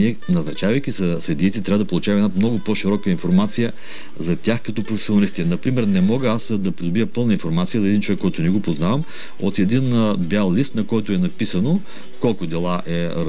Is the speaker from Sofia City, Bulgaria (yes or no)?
no; Sliven, Sliven Province, Bulgaria; Да, защото съм от Сливен.